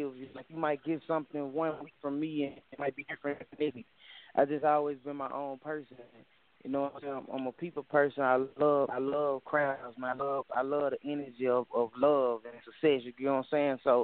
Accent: Memphis, Tennessee, United States; I'm from Memphis, Tennessee.

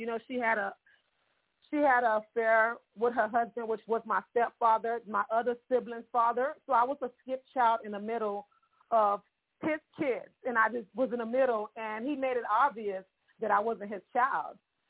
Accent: Miami, Florida, United States; I was raised up in Miami, because I'm Haitian American, in an area that called Little Haiti.

